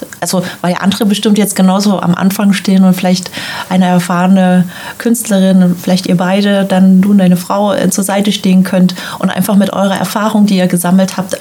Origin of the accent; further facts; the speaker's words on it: Mecklenburg-Vorpommern, Germany; Also ich komme ja auch aus dem Landkreis Ludwigslust-Parchim